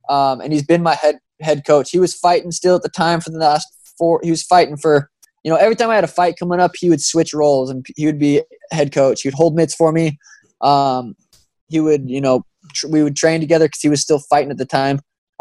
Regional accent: Montana, United States; now in Arizona, United States; He's the reason I moved down to Arizona. He's also from Montana. We're both from Montana, but we didn't know each other. Montana's super small in population.

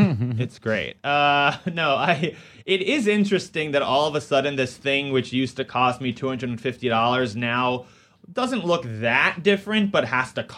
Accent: New York, United States; I'm glad the Giants are in because I'm a New Yorker.

